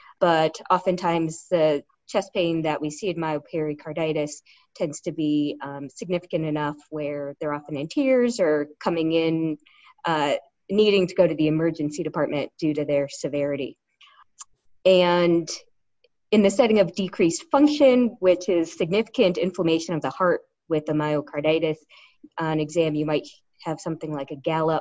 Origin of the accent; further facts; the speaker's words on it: Connecticut, United States; now in Utah, United States; I grew up in Connecticut, and then I did my undergraduate schooling in New Hampshire, and then medical school in Connecticut again, residency in Connecticut, then came out to Utah for cardiology fellowship.